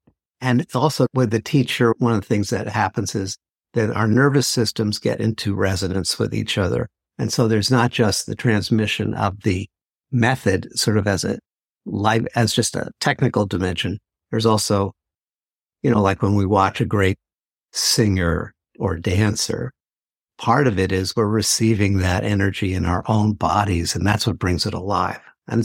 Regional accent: New York City, New York, United States; and I grew up in New York City and I was looking for a practice and a path.

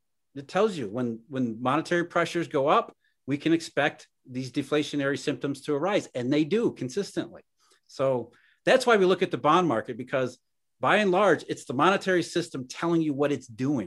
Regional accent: Rust Belt, United States; And you know, hey, I grew up in the Rust Belt.

